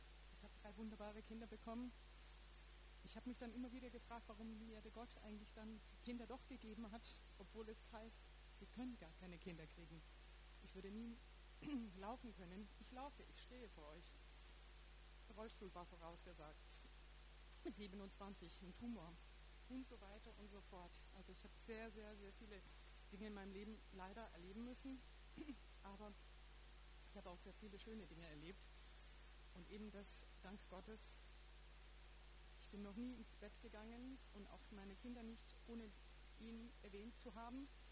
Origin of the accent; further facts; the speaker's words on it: Bosnia & Herzegovina; Eigentlich nicht nur aus Kroatien, ich komme aus Bosnien.